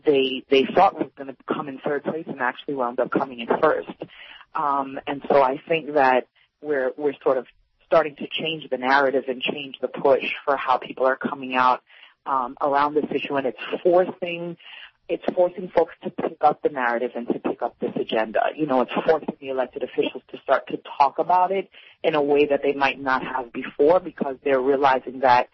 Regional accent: New York, United States; I think I'm less familiar with the local Boston electoral machine because I'm from New York.

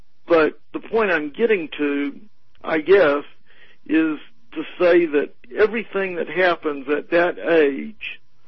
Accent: the South, United States; I grew up in the South, and...

